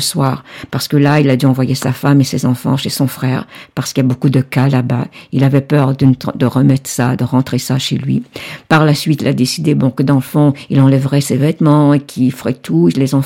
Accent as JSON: {"language": "French", "country": "Canada", "said": "Et chez nous, au Canada, on a un gouvernement qui n'est pas majoritaire."}